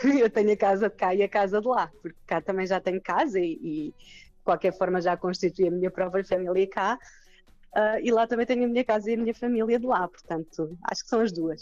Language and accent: Portuguese; Portugal; now in Ghana; quando sabem que viemos de Portugal